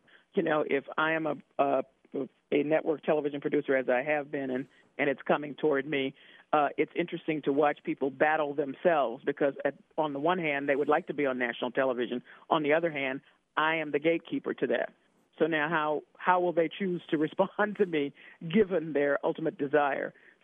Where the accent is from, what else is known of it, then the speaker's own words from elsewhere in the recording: Memphis, Tennessee, United States; Well, first of all, I grew up in Memphis, Tennessee. And I was there as a, you know, preteen adolescent when Martin Luther King was killed.